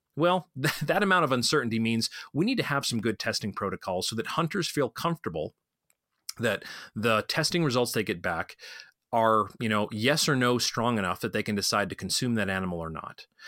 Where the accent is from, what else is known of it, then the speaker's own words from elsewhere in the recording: Colorado, United States; like I'll use my home state of Colorado